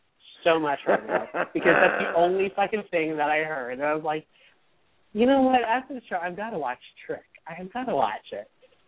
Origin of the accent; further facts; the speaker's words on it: Long Island, New York, United States; I'm from Long Island, New York, and we fucking drive.